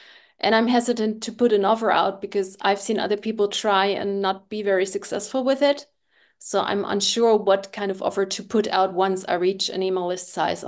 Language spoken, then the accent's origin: English; Germany; I'm 46 and I'm from Germany.